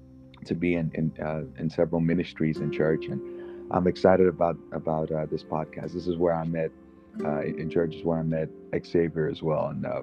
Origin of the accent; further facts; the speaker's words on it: Netherlands; also born or lived in Ghana; I'm 27 years old, and I live in the Netherlands. I was born in Ghana originally, where my parents went to the United Pentecostal Church. And when we moved to the Netherlands, we found the same church